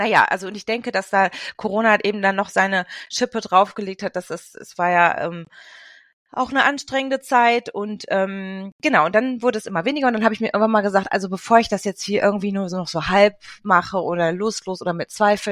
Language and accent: German; Germany; Ich bin Deutsch-Französin. Das heißt, ich habe eine deutsche Mama und einen französischen Papa. Ich bin aufgewachsen in Deutschland. Also wirklich ausschließlich in Deutschland und habe meine Zweisprachigkeit vor allem durch meine Großeltern in Frankreich erworben als Kind